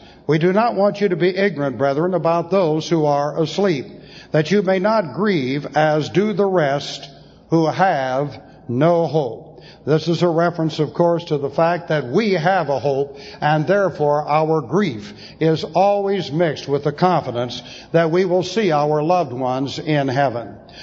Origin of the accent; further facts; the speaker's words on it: Beverly Hills, California, United States; I had friends in the Ploesti raid with whom I grew up in Beverly Hills.